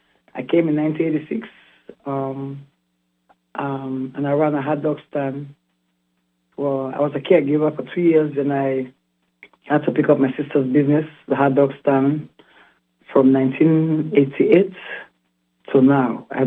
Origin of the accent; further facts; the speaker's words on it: Northern Province, Sierra Leone; born there; moved away as an adult; I was born in Sierra Leone. That's the northern part of Sierra Leone, Petrel. I came here when I was 27. I'm almost 66.